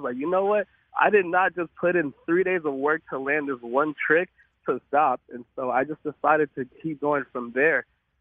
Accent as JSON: {"language": "English", "town": "Arlington", "region": "Texas", "country": "United States", "tie": "born or raised there", "said": "We grew up in Arlington, Texas."}